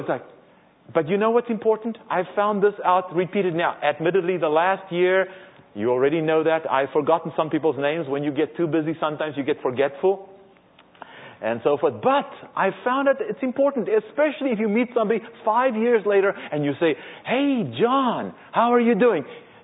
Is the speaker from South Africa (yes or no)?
yes; South Africa; Now, as you well know, I'm from South Africa.